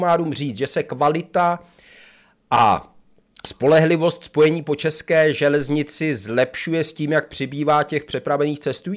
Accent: Žďár nad Sázavou, Vysočina Region, Czechia; Já jsem ze Žďáru nad Sázavou, tam máme tu trať

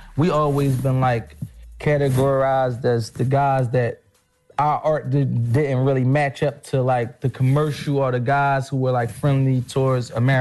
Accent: Philadelphia, Pennsylvania, United States

